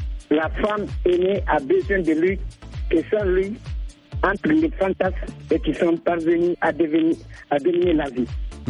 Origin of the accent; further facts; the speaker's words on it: Guinea; je suis de la Guinée-Conakry.